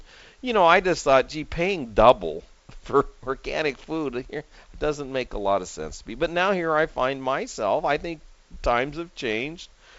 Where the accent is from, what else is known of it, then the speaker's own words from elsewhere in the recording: West Coast, United States; I live on the West Coast. I grew up on the West Coast.